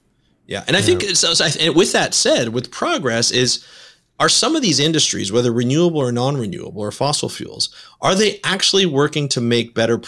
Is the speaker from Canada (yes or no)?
yes; Canada; Like I'm Canadian.